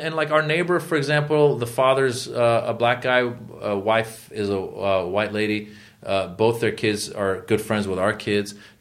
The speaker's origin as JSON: {"language": "English", "country": "Iran", "second_language": "English", "moved": "yes", "lives_now": "United States", "said": "I came from Iran to America and was, you know, traveled throughout America a little bit."}